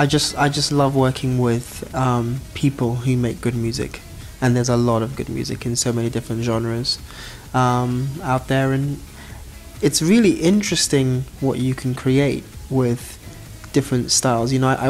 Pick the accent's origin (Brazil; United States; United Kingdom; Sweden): United Kingdom; accent: English; I don't know if I abuse my English accent, but it's helpful sometimes. Yeah, for girls who are susceptible to a British accent.